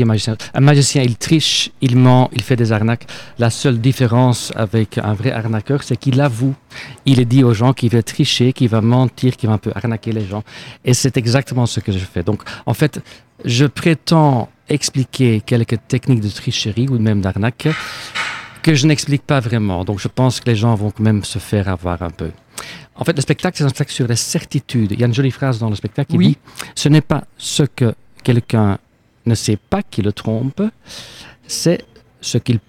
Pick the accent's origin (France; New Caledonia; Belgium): Belgium; Antwerp, Flanders; first language Flemish; French is a second language; Je viens du nord de la Belgique, Anvers, et là, spreekt men Vlaams. On parle le flamand.